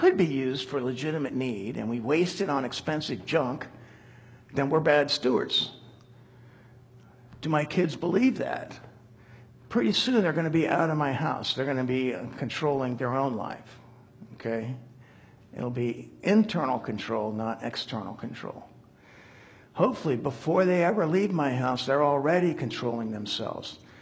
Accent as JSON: {"language": "English", "region": "Scotland", "country": "United Kingdom", "said": "Some people say maybe I just come by this because I'm Scottish"}